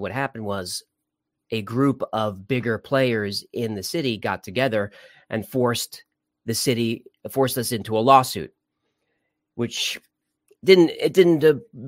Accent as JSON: {"language": "English", "region": "New York", "country": "United States", "also_born_or_lived": "Los Angeles", "said": "And it might be because I'm from New York and specifically spent most of my life on Long Island. So for a while, I lived in LA for about 15 years."}